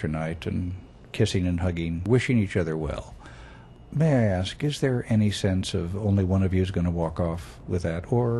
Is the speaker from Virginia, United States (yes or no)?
no; Chicago, Illinois, United States; Now, I say this as a Chicagoan.